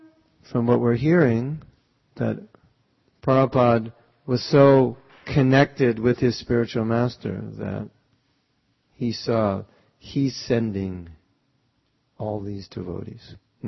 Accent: Los Angeles, California, United States; I grew up here in Los Angeles, and at least in those days, if you grew up in Los Angeles, there was probably 80% chance you would become a surfer.

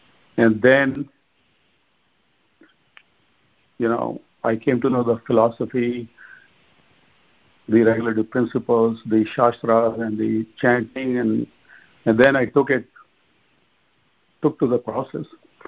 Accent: India; I grew up in India, and I was in school and college during the period of Prabhupada in America.

